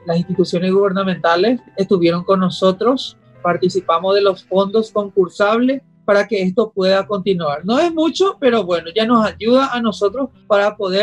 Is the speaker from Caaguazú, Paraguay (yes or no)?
no; Asunción, Paraguay; Yo nací y crecí en el Mercado 4.